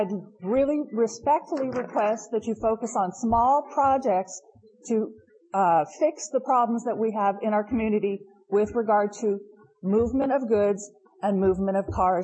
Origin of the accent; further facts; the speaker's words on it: La Crescenta, California, United States; I'm from La Crescenta